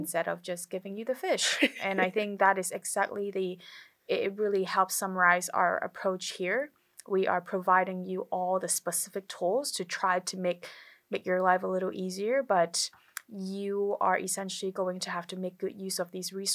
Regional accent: Hong Kong; moved away as an adult; now in United States; I was 18 years old when I boarded the plane from Hong Kong. I am originally from Hong Kong. I came to the U.S. when I was 18 to pursue college.

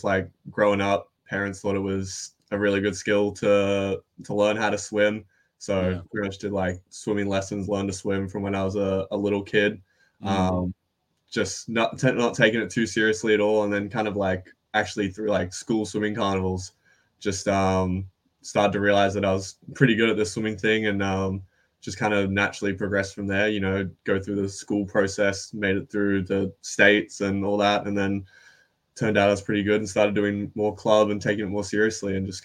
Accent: Newcastle, New South Wales, Australia; Newcastle, actually.

